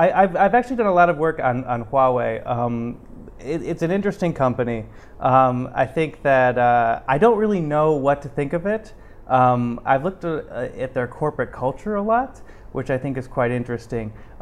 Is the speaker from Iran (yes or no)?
no; United States; No, I'm a Z guy. I'm American.